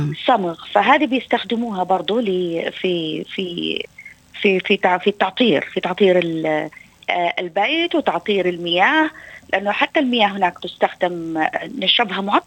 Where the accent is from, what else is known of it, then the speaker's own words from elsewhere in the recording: Aden, Yemen; now in Australia; جئت من اليمن. صحيح أنا أصل من حضرموت، لكن جئت من اليمن، من منطقة عدن غنية جدا بصناعات العطور.